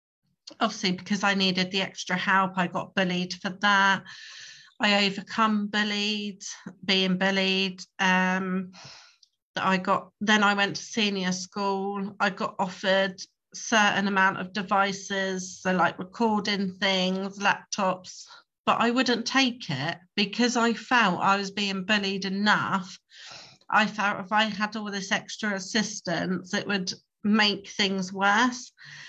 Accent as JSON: {"language": "English", "town": "Gosport", "region": "South East England", "country": "United Kingdom", "tie": "born or raised there", "said": "So I was born in Gosport. I'm Gosport born and bred, sometimes unfortunately, but yeah, Gosport can be a nice place."}